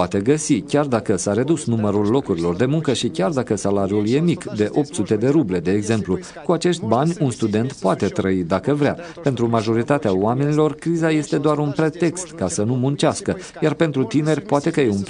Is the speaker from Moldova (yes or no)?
yes; Moldova; born there; Eu m-am născut în Moldova sovietică